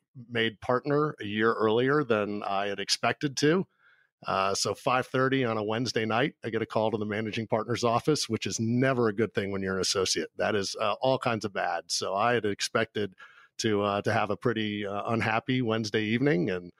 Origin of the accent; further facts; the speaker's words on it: Georgia, United States; I grew up in Georgia, but believe it or not, I actually was a hockey player.